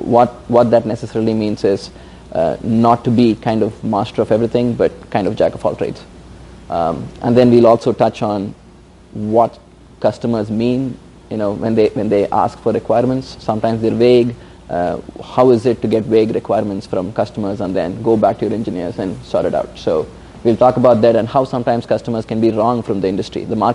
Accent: Chennai, Tamil Nadu, India; moved away as an adult; now in United States; I am from Chennai. I went to undergrad in India.

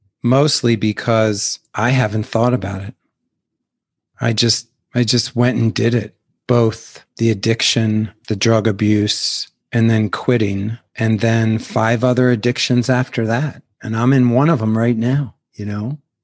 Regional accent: Baltimore, Maryland, United States; And I grew up in Baltimore City and a lot of shit was flying around.

